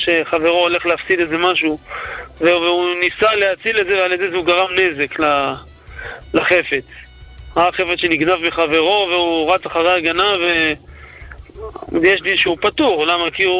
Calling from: Netanya, Central District, Israel

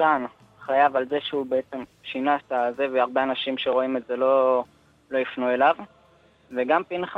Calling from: Ramat Gan, Tel Aviv District, Israel

